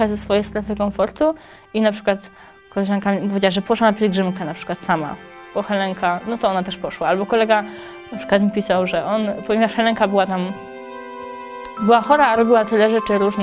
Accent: Lesser Poland, Poland; now in Gliwice, Poland; pochodzę z Małopolski, ale mieszkam w Gliwicach.

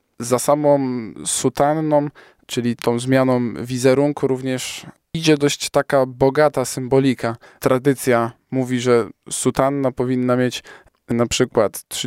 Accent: Koźmin Wielkopolski, Greater Poland Voivodeship, Poland; ja pochodzę z parafii miejskiej, z parafii w Koźminie Wielkopolskim, świętego Stanisława

